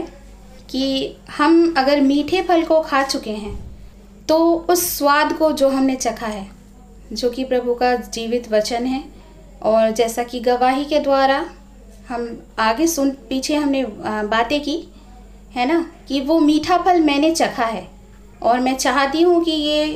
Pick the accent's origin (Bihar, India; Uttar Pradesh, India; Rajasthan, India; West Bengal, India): Rajasthan, India; Ajmer; और मैं अजमेर राजस्थान की रहने वाली हूँ।